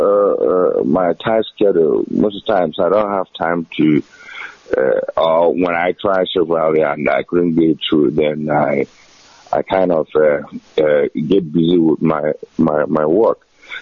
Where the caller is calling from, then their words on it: Stuttgart, Baden-Württemberg, Germany; I am in Germany, in Stuttgart.